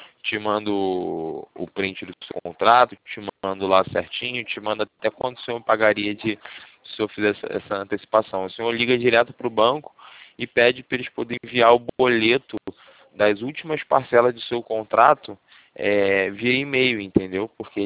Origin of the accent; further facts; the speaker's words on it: Rio de Janeiro, Brazil; eu sou do Rio. Moro no centro do Rio.